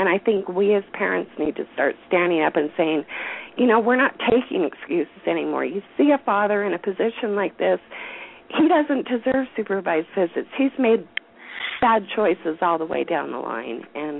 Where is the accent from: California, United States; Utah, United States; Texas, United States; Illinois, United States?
Utah, United States; now in Idaho, United States; from Idaho. And, man, the passion is high here. I am born and raised in Utah and moved to Idaho.